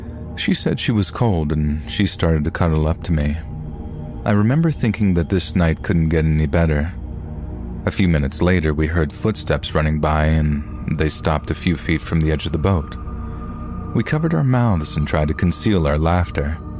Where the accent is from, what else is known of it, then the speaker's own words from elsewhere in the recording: East Coast, United States; I'm from the East Coast, but I went to college at Washington State.